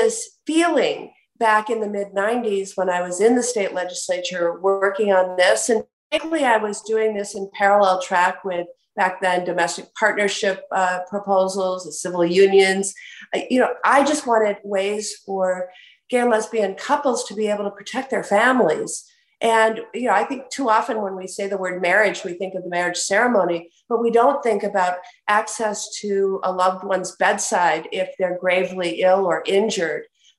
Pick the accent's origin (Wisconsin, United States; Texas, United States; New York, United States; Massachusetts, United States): Wisconsin, United States; like my home state of Wisconsin